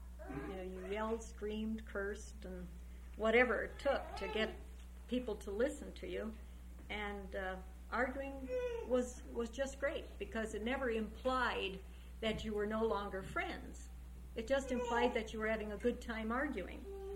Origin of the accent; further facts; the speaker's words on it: Chicago, Illinois, United States; I came from Chicago, Erling from this little town in North Dakota, and had grown up in Chicago. My mother and my father were both born in Chicago.